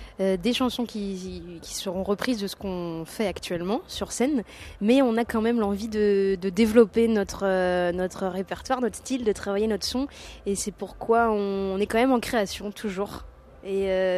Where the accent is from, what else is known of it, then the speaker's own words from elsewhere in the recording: Blain, Pays de la Loire, France; Moi, personnellement, je viens de Blain. C'est une petite ville juste à côté de Nancy, donc je suis bien locale.